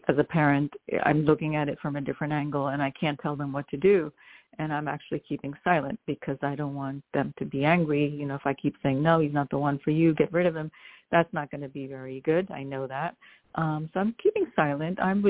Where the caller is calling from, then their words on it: New York, United States; calling from New York.